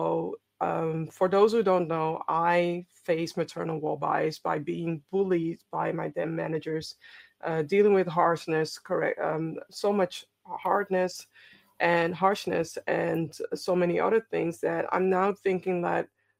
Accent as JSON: {"language": "English", "country": "Ghana", "said": "I am Ghanaian. My blood always is asking for warmth, especially in the winter."}